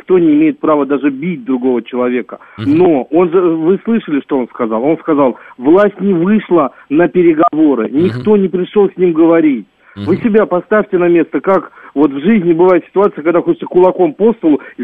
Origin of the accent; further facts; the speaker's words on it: Moscow, Russia; у нас в Москве сколько ситуаций... Я из Москвы.